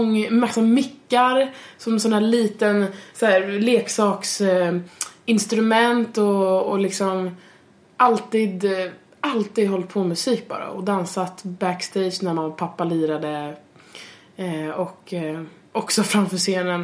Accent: Umeå, Västerbotten County, Sweden; Jag är också från Umeå. Jag är född i Umeå.

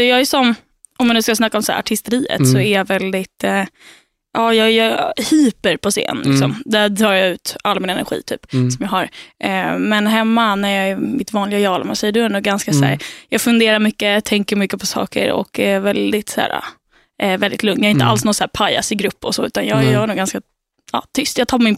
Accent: Stockholm, Stockholm County, Sweden; Jag har bott i Stockholm typ hela mitt liv, lite olika delar.

